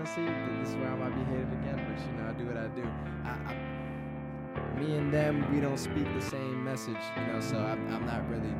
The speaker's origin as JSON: {"language": "English", "town": "Bridgeport", "region": "Connecticut", "country": "United States", "tie": "born or raised there", "lives_now": "Atlanta, United States", "said": "Bridgeport."}